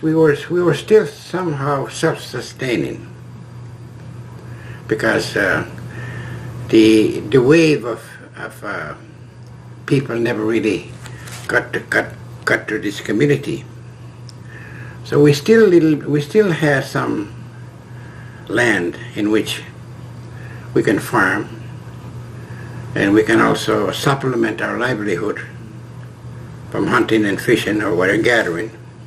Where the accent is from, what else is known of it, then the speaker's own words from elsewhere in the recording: Nova Scotia, Canada; I am from the Moose Clan. I am from Mi'kma'ki. But I happen to reside in a community called Eskik-Okanawagi, in English, I guess it's Eskizoni.